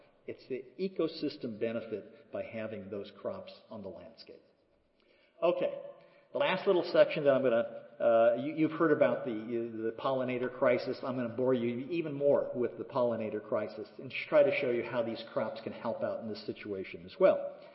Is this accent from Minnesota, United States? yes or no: yes; Minnesota, United States; Now, speaking of water, you know, this is we come from Minnesota, so water is a really important issue for recreation and so forth